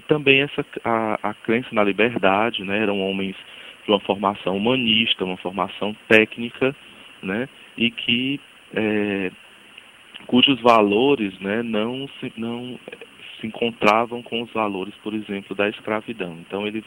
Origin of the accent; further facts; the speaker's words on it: Fortaleza, Ceará, Brazil; uma vez que eu sou de Fortaleza.